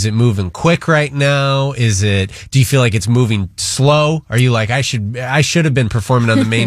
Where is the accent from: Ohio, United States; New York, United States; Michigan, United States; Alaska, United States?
Michigan, United States; We're from Michigan.